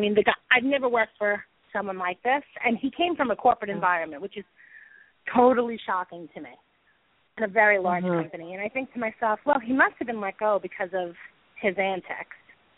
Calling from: New York, United States; I'm calling from New York as well.

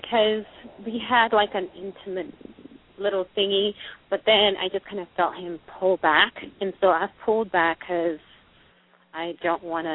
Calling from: Palmdale, California, United States; Oh, I'm calling from Palmdale

